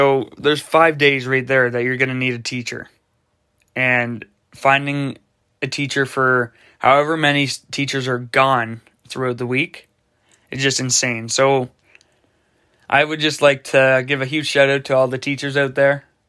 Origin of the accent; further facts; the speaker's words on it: Canada; that just proves right there why I love being a Canadian. We are hockey. We are Canadian.